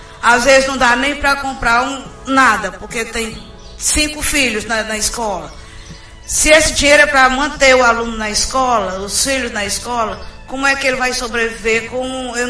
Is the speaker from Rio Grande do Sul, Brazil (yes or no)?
no; Fortaleza, Ceará, Brazil; born there; Em Fortaleza.